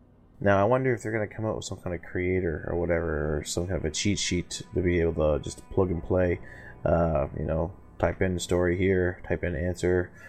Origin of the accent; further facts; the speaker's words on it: New York, United States; Especially New York, since I'm a Lumi, I'm a New Yorker.